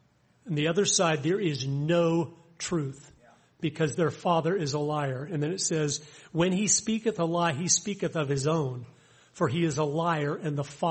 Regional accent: Tampa, Florida, United States; I grew up in Tampa, Florida, and my mom had to go to the store to get some ladies' things.

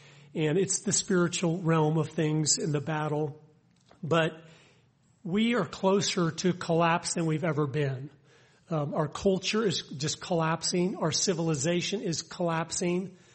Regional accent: Tampa, Florida, United States; I grew up in Tampa, Florida, and my mom had to go to the store to get some ladies' things.

